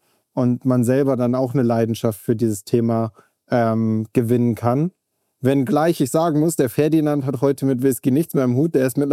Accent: Oldenburg, Lower Saxony, Germany; now in Munich, Germany; gebürtiger Oldenburger, lebe mittlerweile im wunderschönen München.

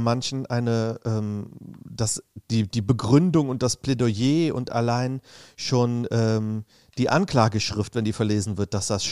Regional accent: Bad Neuenahr-Ahrweiler, Rhineland-Palatinate, Germany; Nein, ich komme aus Bad Neuenahr-Ahrweiler, aber ich...

